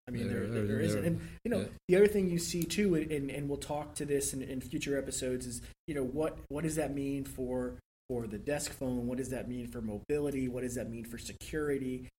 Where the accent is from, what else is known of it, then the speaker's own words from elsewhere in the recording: United States; I am American.